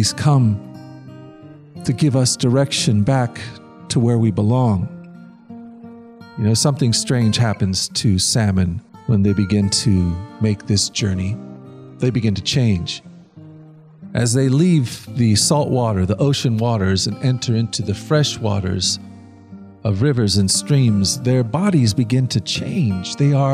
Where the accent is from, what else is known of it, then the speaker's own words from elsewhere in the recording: Oregon, United States; I grew up on the Oregon coast